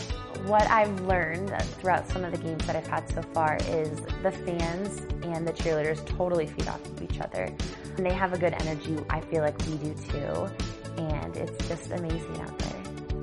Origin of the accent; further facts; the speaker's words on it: Johnston, Iowa, United States; I'm from Johnston, Iowa, and this is my rookie season as a Denver Bronco cheerleader.